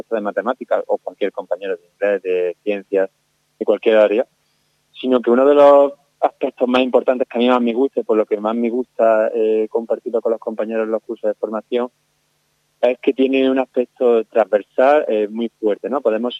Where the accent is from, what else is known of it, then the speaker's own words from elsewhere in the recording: Andalusia, Spain; yo soy de Andalucía, y bueno, pues aquí tenemos una buena red